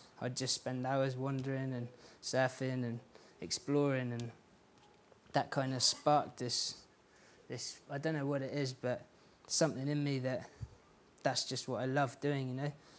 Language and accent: English; South West England, United Kingdom; when I was growing up in West Cornwall, you know.